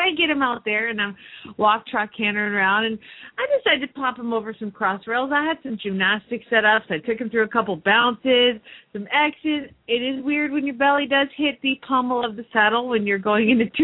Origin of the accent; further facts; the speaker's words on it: Phoenix, Arizona, United States; from Phoenix, Arizona